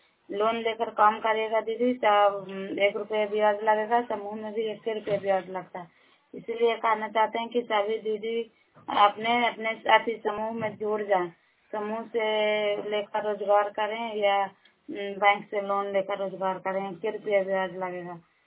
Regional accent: Bihar, India; नालंदा जिला करार ब्लॉक की निवासी हूँ।

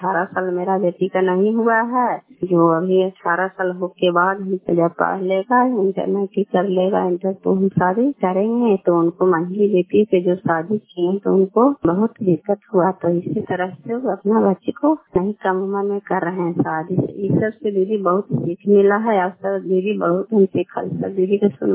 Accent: Kalyanpur, Bihar, India; घर कल्याणपुर वाली गलसी पंचायत खान चांदी जिला नालंदा का निवासी हूँ।

